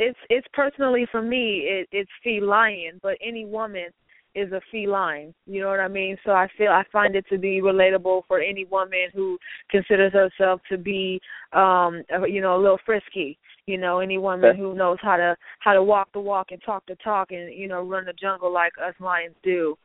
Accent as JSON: {"language": "English", "town": "Los Angeles", "region": "California", "country": "United States", "said": "I'm from Los Angeles, so I will always be a Laker fan."}